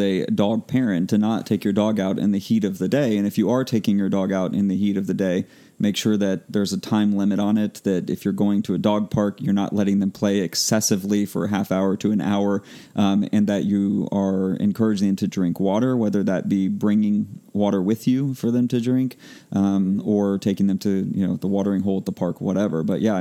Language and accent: English; Florida, United States; I did my internship up at University of Pennsylvania, and then I'm from Florida, so both places that get very hot